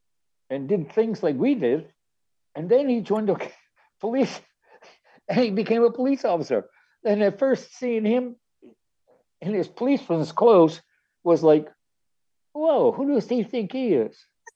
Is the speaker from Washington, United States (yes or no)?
no; Baltimore, Maryland, United States; Our neighborhood where I grew up was in Fells Point was nice and safe, even though it had a rough area there because of the docks.